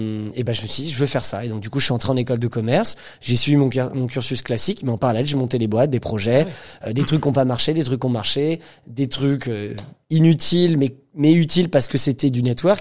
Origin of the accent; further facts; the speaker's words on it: Paris, Île-de-France, France; on est français, parisien